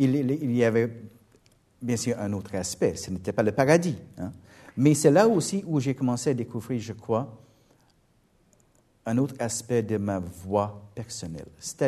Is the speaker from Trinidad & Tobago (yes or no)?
yes; Trinidad & Tobago; mon devoir en tant que Trinidadien, c'était de continuer à vivre à Toronto